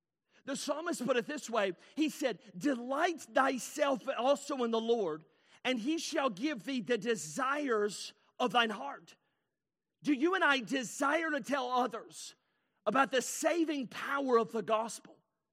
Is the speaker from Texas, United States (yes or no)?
no; North Carolina, United States; also born or lived in Alabama / Tennessee; I grew up in North Carolina, Alabama. I was born in Tennessee, but my entire life is spent in the South.